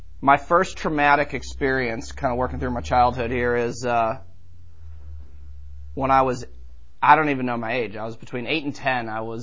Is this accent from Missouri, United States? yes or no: yes; St. Louis, Missouri, United States; I am 35 years old. I have been sober for 18 months. And I grew up in St. Louis, Missouri. Typical Midwestern family.